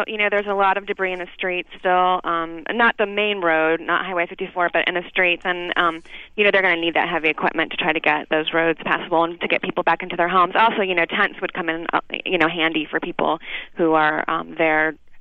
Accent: Kansas, United States; I mean, I'm from Kansas, and I have been known to mow my yard while sirens are going off

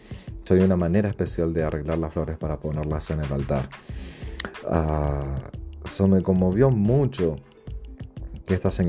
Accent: Uruguay; Yo me crié y me crié en Uruguay, y está esta costumbre también de antes del año nuevo limpiar todo, tirar todo lo viejo, deshacerte del almanaque

